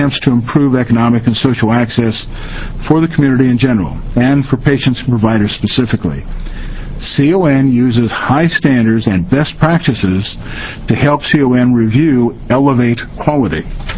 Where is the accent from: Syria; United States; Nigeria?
United States; Missouri; I will give you an example in St. Louis, in my home state of Missouri.